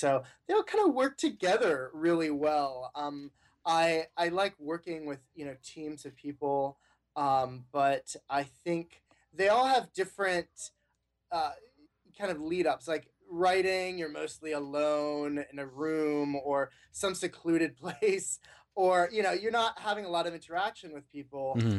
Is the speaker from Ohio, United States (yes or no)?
yes; Kettering, Ohio, United States; I did. I grew up in Dayton, Ohio, specifically Kettering, which is a suburb of Dayton.